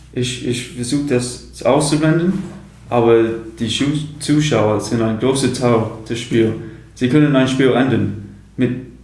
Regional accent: Chatham, South East England, United Kingdom; German is a second language; now in Germany; In den Südost von England.

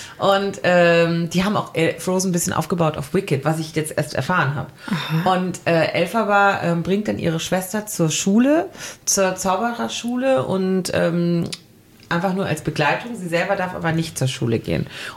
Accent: Baden-Württemberg, Germany; Und ich komme ja aus dem Schwarzwald

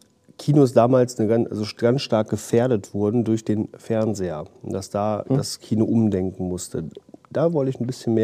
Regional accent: Dormagen, North Rhine-Westphalia, Germany; Ja, ich bin in Dormagen aufgewachsen. Das liegt zwischen Köln und Düsseldorf.

